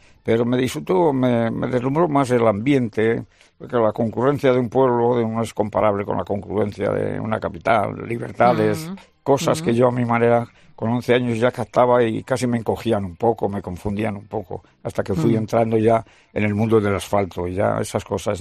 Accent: Castile and León, Spain; Ya, es que soy de Castilla la Vieja.

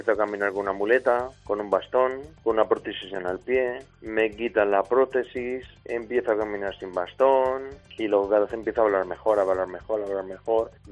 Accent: Elda, Valencian Community, Spain; ya que estoy en Elda, mi pueblo, pues digo, hay que levantar el calzado otra vez.

